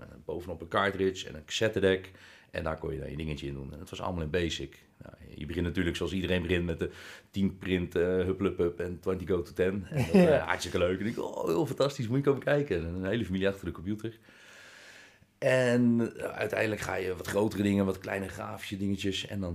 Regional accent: Hoogland, Utrecht, Netherlands; Ik ben 43 jaar. Ik kom zelf uit Hoogland. Vader van 2 kids.

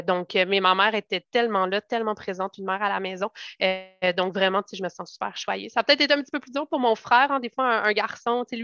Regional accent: Ontario, Canada; born there; Je suis née en Ontario d'un père militaire. Donc, mon père a été militaire pendant 21 ans. Donc, j'ai déménagé beaucoup.

